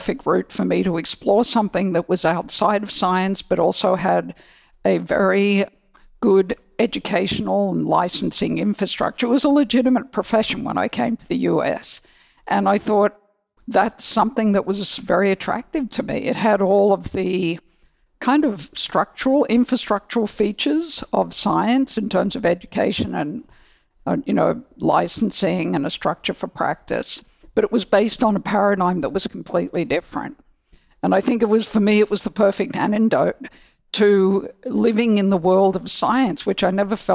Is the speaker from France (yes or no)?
no; Australia; I grew up in Australia. There are a lot of sheep in Australia.